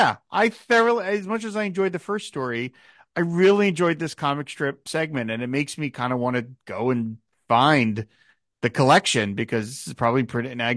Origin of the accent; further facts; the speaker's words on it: Philadelphia, Pennsylvania, United States; I grew up in the Philadelphia area. We had a bunch of newspapers.